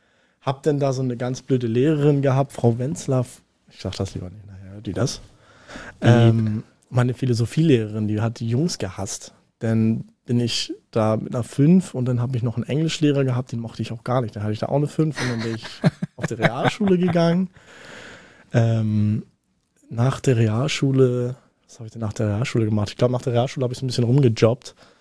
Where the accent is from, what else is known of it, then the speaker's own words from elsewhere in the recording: Pinneberg, Schleswig-Holstein, Germany; also born or lived in Elmshorn; Und dann bin ich in jungen Jahren nach Pinneberg gezogen. Also neben Pinneberg ein Kaff, Borstenhohenrahn, so ein Dorf. Also ein richtiges Landleben hatte ich.